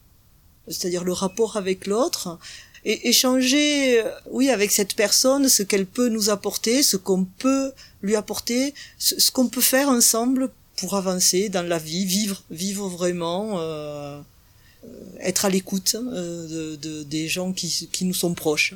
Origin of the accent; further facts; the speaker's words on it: Occitanie, France; now in Ely, France; j'ai 60 ans et j'habite à Ely, en Ariège, depuis 2003. Je suis originaire du Lot.